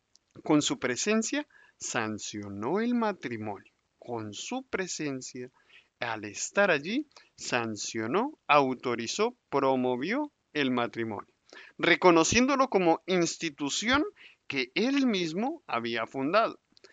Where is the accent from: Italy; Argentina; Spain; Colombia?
Colombia; en el contexto cuando lo entendemos nosotros como colombianos